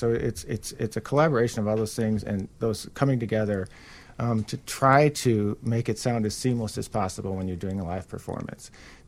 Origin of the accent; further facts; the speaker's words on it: Buffalo, New York, United States; moved away as an adult; now in Chicago, United States; I'm originally from Buffalo, New York, and I moved to Chicago in 1993.